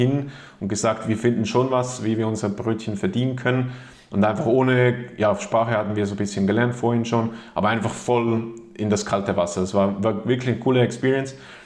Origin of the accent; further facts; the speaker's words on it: Switzerland; also ich bin Schweizer, vielleicht hört man es vom Akzent.